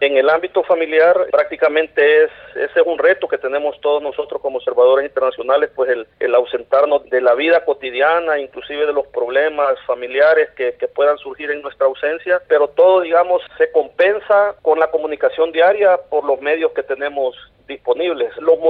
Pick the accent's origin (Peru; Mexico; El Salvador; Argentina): El Salvador; los acuerdos de paz que se celebraron en mi país, El Salvador, hace 25 años exactamente.